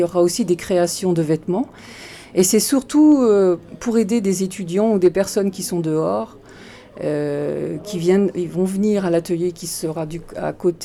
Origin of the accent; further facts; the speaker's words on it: Rennes, Brittany, France; quand j'allais à l'école au Gasset, parce que je suis une Rennaise